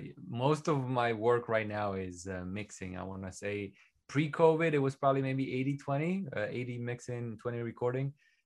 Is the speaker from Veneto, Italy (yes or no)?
yes; Venice, Veneto, Italy; English is a second language; A kid growing up in Venice, Italy, being obsessed with audio